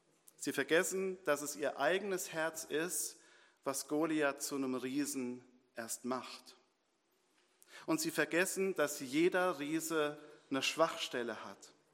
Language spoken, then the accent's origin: German; Hardenroth, Germany; Ich bin ja in Hardenroth, das ist ja meine Heimatgemeinde.